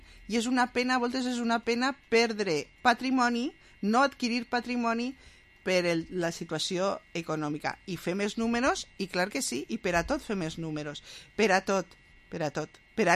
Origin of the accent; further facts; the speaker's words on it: Valencian Community, Spain; first language Valencian; Jo, la meua llengua materna és el valencià. La meua llengua és el valencià, vaig a defensar-lo sempre.